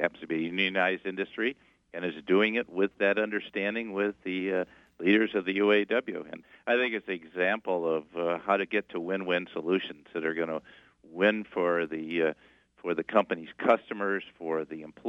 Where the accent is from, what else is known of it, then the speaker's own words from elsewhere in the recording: Grand Rapids, Michigan, United States; I grew up in Michigan, in Grand Rapids, actually, on the west side of the state